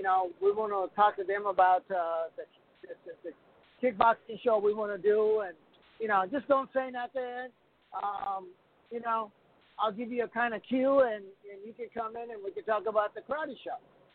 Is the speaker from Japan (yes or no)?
yes; Japan; knowing that I'm from Japan, I speak Japanese